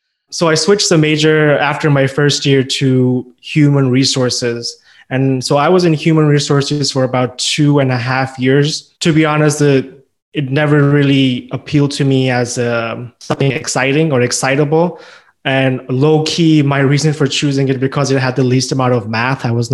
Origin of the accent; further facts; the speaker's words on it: Pakistan; moved away as an adult; also born or lived in China; now in Canada; I'm originally from Pakistan. That's where I was raised. I was born in China. After I finished high school, I wanted to come to Canada to do my undergraduate degree.